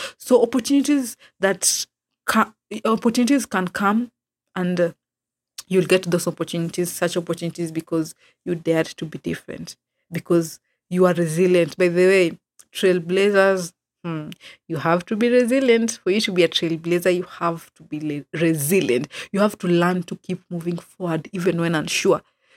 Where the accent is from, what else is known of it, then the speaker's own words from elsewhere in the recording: Kisumu, Kisumu County, Kenya; I'm a podcaster from Kisumu. The moment I said a podcaster from Kisumu, all eyes were on me.